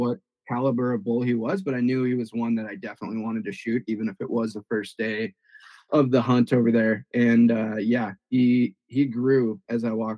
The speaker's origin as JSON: {"language": "English", "region": "Montana", "country": "United States", "tie": "born or raised there", "said": "So I was born and raised in Montana, still live here."}